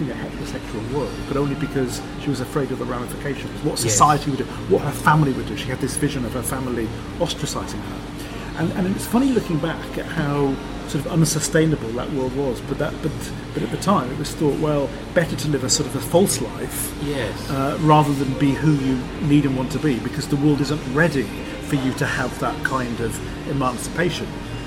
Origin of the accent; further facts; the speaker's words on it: Cardiff, Wales, United Kingdom; For nobody in my family quite sounds like I do, and I come from Cardiff or Cardiff, but I don't sound anything like people in my family.